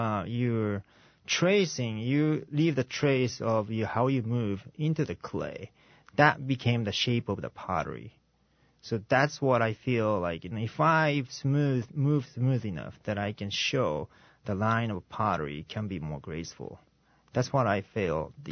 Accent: Japan; English is a second language; now in United States; I'm from Japan, and when I was in Japan, I'm teaching high school right now, but my least favorite subject was English.

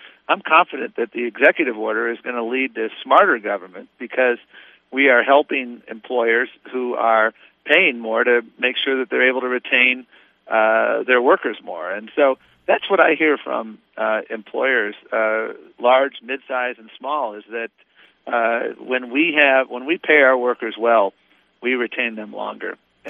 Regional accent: Buffalo, New York, United States; Well, I'm always bullish about Buffalo. It's my hometown.

